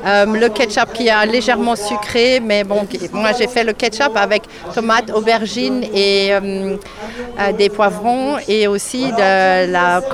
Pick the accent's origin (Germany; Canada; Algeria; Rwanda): Germany; Stuttgart, Baden-Württemberg; now in Torigny-sur-Marne, France; Alors, on habite à Torigny-sur-Marne, mais on est de Stuttgart en Allemagne.